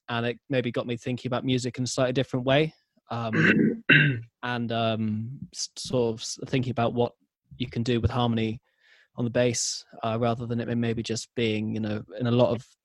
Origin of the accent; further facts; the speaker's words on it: South West England, United Kingdom; also born or lived in York; No, I'm from Devon, so not too far, like an hour down south. But then went to uni in York